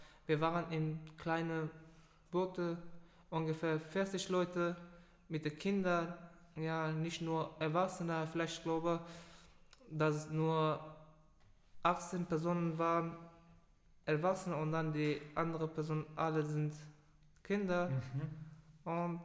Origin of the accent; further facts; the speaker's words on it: Afghanistan; German is a second language; wir kommen aus Afghanistan oder wir waren so etwas passiert in unterwegs.